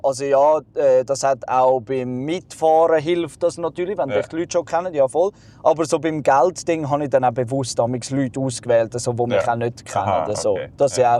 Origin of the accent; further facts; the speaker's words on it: Zurich, Switzerland; Ich kenne das natürlich nicht so als Zürcher, aber ja.